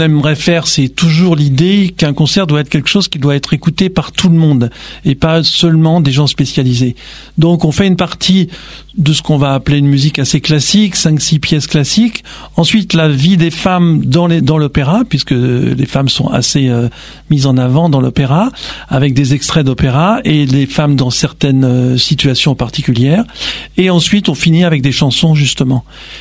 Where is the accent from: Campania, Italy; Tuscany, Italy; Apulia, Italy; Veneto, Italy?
Veneto, Italy; moi je suis italien et de cette région là et donc c'est vrai que ça nous fait très plaisir d'aller régulièrement à Venise.